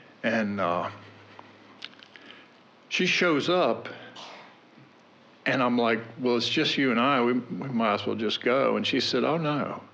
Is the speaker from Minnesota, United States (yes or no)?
no; Harrisonburg, Virginia, United States; I'm an addict from Harrisonburg, Virginia